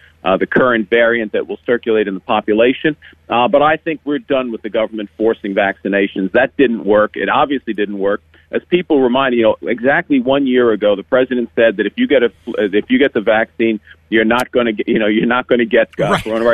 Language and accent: English; Maryland, United States; But look, I'm from Maryland.